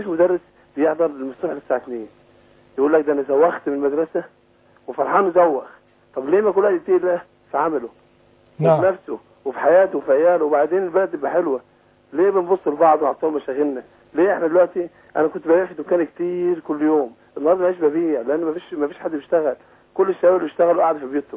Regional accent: Egypt; انا سافرت بره كانوا بيغيروا مننا ان احنا مصريين

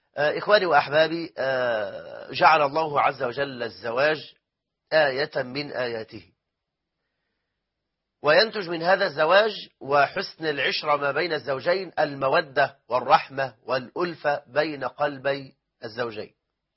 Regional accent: Egypt

